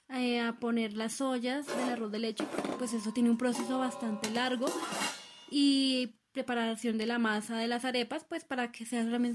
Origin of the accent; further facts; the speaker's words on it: Puente Nacional, Santander, Colombia; soy tecnóloga de gestión del talento humano por profesión. Soy del municipio de Puente Nacional Santander, Colombia.